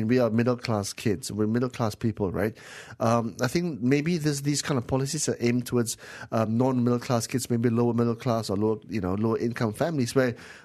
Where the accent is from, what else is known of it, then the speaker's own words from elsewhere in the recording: Penang, Malaysia; And because I was from Penang, my mom said, if you're going to call your friend, don't make it more than 2 minutes.